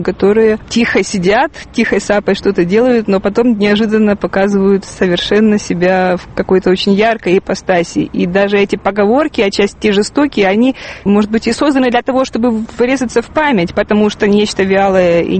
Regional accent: Kyiv, Ukraine; Я выросла на Оболоне. Вот это уже действительно окраина, потому что там были заливные луга.

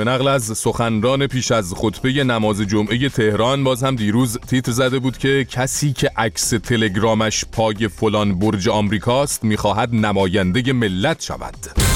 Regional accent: Iran; به عنوان یه ایرانی

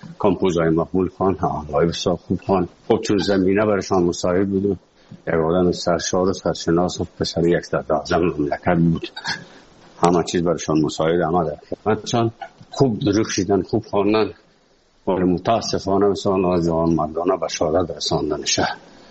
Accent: Afghanistan; now in Moscow, Russia; از افغانستان برامدیم آمدیم سه مسکو

